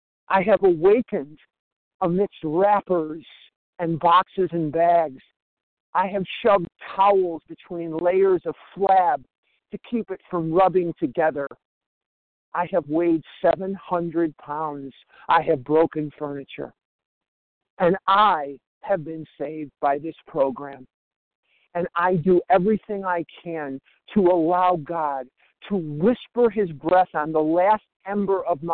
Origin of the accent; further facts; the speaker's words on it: Scottsdale, Arizona, United States; I'm from Scottsdale, Arizona.